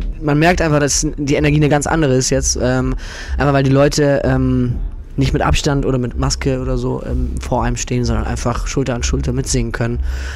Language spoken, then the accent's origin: German; Baden-Württemberg, Germany; weil wir kommen auch aus dem Bodensee, so in der Nähe.